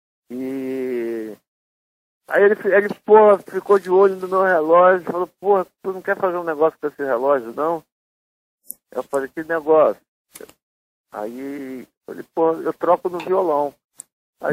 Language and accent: Portuguese; Bahia, Brazil; Bonfim de Juazeiro foi onde eu fui criado, né? Minha família é da minha avó, toda vez de Morro do Chapéu, IVC, Terra do Feijão lá.